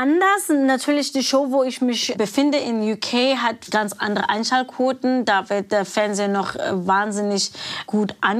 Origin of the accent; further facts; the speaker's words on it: South Africa; now in Germany; England ist es ein bisschen näher an Südafrika. Das ist alles Commonwealth. Das heißt, die Sachen kennen wir, das Essen kennen wir von meiner Heimat.